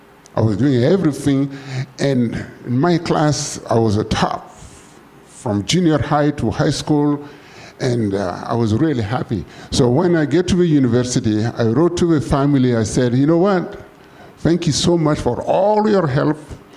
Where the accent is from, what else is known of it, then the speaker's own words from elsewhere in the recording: Burkina Faso; I thought to myself, I say, one day, I'm gonna buy an ambulance to bring to my hometown.